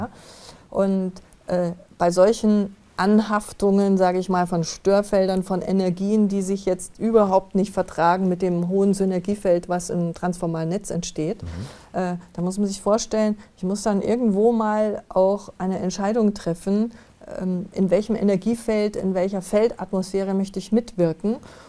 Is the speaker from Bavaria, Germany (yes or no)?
yes; Munich, Bavaria, Germany; Also ich spreche jetzt aus der Erfahrung, ich komme aus München